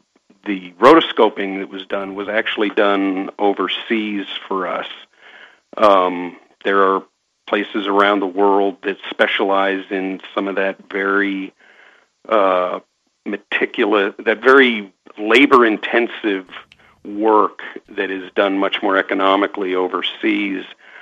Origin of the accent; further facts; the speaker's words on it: Santa Monica, California, United States; So growing up in Santa Monica, I was exposed to this crazy business of visual effects, and it looked interesting.